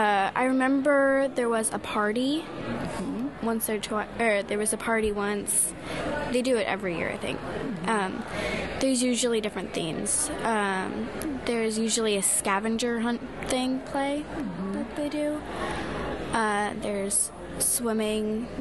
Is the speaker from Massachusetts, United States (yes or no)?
no; California, United States; I am 12 years old and I'm from California.